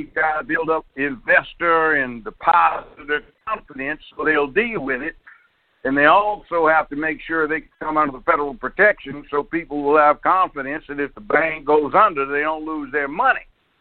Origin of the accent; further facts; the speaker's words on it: Los Angeles, California, United States; No, I grew up a hell of a lot deeper in the South Central than Crenshaw.